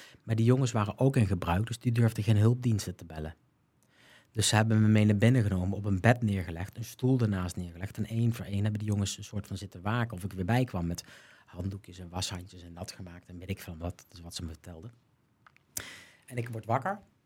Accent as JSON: {"language": "Dutch", "town": "Westervoort", "region": "Gelderland", "country": "Netherlands", "said": "en dan ga ik hier weg uit Westervoort. Dat is het dorp waar ik vandaan kom."}